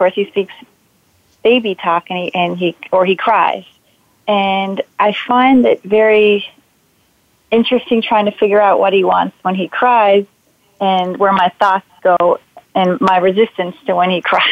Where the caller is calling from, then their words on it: Brooklyn, New York, United States; I'm calling in from Brooklyn, New York